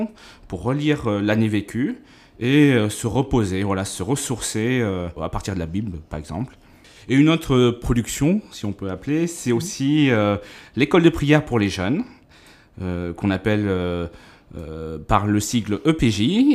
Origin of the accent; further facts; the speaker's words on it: Dreux, Centre-Val de Loire, France; je suis de Dreux, je travaille au service diocésain de la catéchèse depuis septembre 2011.